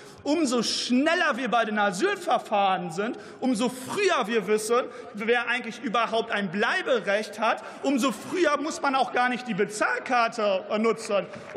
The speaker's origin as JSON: {"language": "German", "region": "North Rhine-Westphalia", "country": "Germany", "tie": "born or raised there", "said": "Gucken wir aber mal in die Länder, zum Beispiel meine Heimat Nordrhein-Westfalen."}